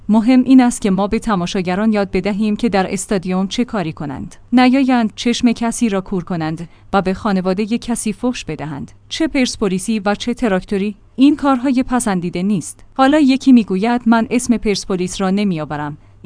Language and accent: Persian; Iran; مهم این است که همه ما ایرانی هستیم و بایکو دیگر هم سرنوشتیم